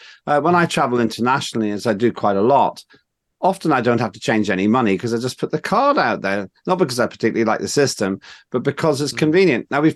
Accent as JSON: {"language": "English", "country": "Estonia", "said": "Now, I come from Estonia. My parents came from there, the world's most digitalized nation."}